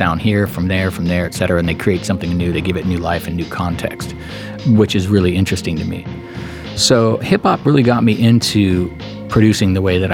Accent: San Francisco, California, United States; born or raised there

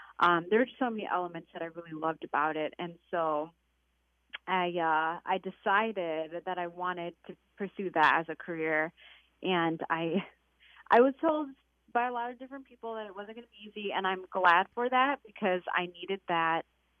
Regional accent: United States; And I'm an American and I believe in all these same values

